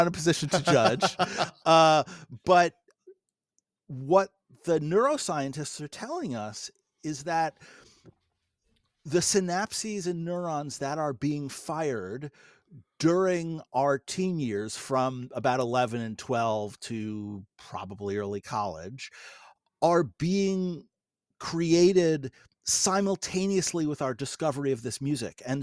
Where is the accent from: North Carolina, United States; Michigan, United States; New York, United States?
New York, United States; New York City; I grew up in New York City in a very diverse place, the son of a jazz musician.